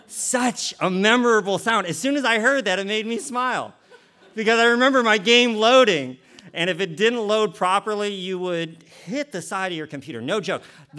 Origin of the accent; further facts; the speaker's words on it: Detroit, Michigan, United States; born there; I was born in Detroit, Michigan in 1977.